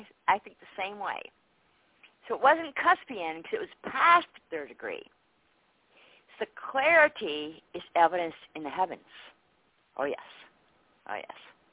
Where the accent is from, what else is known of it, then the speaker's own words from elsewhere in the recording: Worcester, Massachusetts, United States; born there; I was born in Worcester.